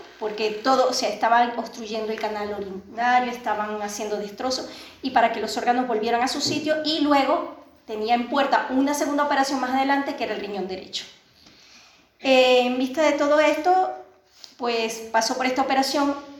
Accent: Venezuela; moved away as an adult; Entonces, pues soy venezolana, esto les sonará un poco la situación de mi país, de lo que es Venezuela

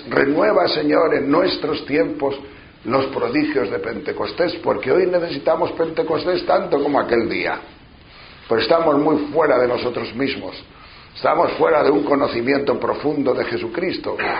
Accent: Castile and León, Spain; Cuando yo era pequeño, pues iba en el cine de mi pueblo, un pueblo de la provincia de León, figuraos, cuando yo era pequeño, estoy hablando de la posguerra, de los años 40

